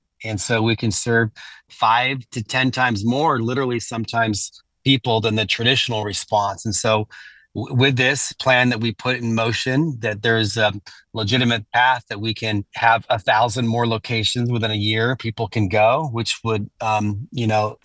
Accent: Sacramento, California, United States; I'm proud of my hometown of Sacramento.

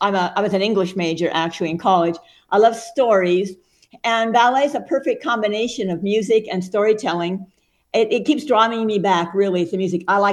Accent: Loomis, California, United States; Well, I grew up in Loomis, actually.

